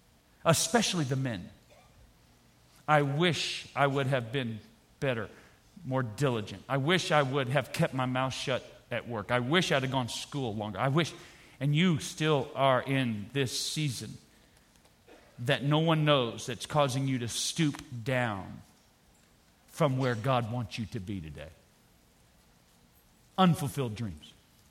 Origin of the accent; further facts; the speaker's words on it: Louisiana, United States; I know, I'm from Louisiana.